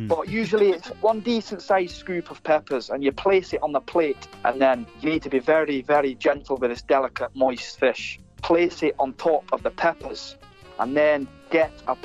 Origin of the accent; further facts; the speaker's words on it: Scotland, United Kingdom; accent: Scottish; it is going to be in my Scottish accent.